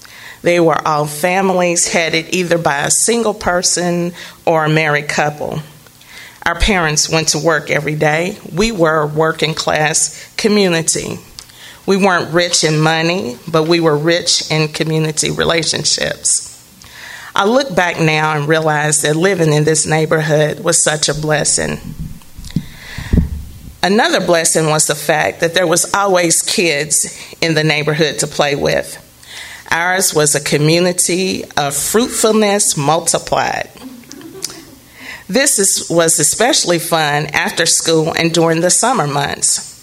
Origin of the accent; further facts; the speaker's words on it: Lexington, Kentucky, United States; born there; I was born in Lexington, Kentucky. Lexington is located in the heart of central Kentucky.